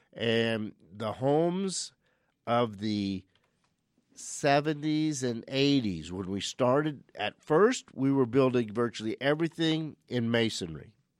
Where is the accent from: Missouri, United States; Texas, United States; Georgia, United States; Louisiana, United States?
Louisiana, United States; now in Phoenix, United States; it's the area of the country we're originally from. We're from South Louisiana. We've landed in Phoenix in 1965.